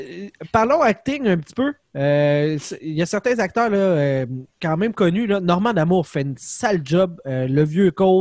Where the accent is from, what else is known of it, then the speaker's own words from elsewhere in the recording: Alma, Quebec, Canada; moi, je viens du Lac-Saint-Jean, fait que c'est correct.